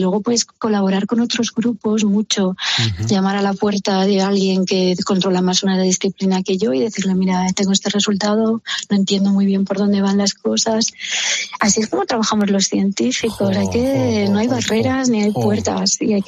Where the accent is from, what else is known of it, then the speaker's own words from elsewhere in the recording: Villena, Valencian Community, Spain; Bueno, soy de un pueblecito que si no lo digo me matan, soy de Villena.